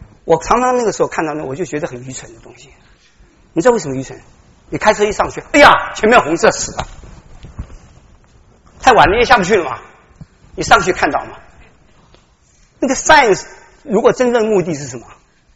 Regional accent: China; 我们中国人很多是被人家推一下、做一下

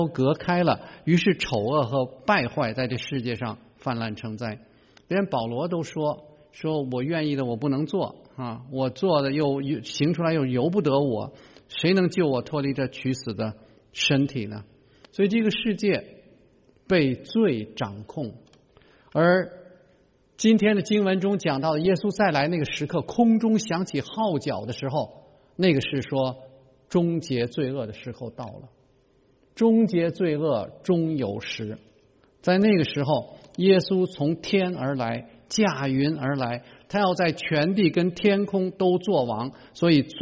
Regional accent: Beijing, China; 我就说我很同意你，我是北京人呐、我是北京人，知道现在的这个环境污染有多么的糟糕。

